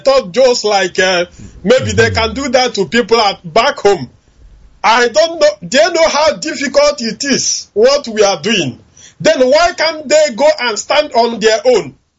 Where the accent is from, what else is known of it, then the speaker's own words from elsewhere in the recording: Nnewi, Anambra, Nigeria; English is a second language; now in France; I came from Uruago Nnewi in Biafra land.